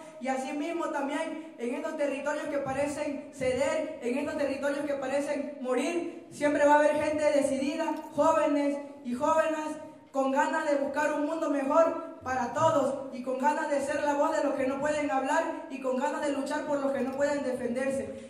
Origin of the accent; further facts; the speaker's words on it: Veracruz, Mexico; yo vengo del sur de Veracruz y la verdad voy a ser breve.